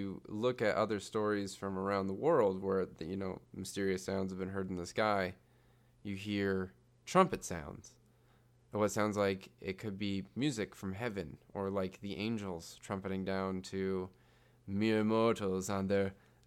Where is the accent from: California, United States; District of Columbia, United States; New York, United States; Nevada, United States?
New York, United States; The earliest I knew about was, because I'm from New York, is Seneca Guns.